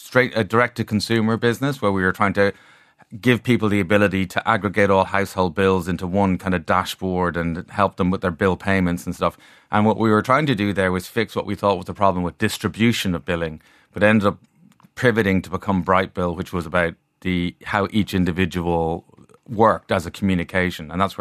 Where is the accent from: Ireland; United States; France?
Ireland; Howth, Leinster; I grew up in Howth played rugby in Balvo.